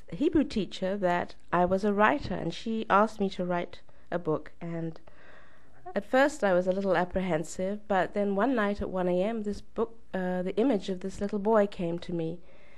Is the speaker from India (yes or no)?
no; United Kingdom; now in United States; As a British immigrant, I can see how wonderful America is and the golden opportunities and the freedoms